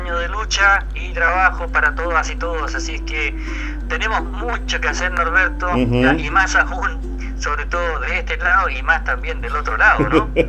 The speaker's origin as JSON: {"language": "Spanish", "country": "Chile", "said": "yo me siento un ciudadano latinoamericano de nacionalidad chilena"}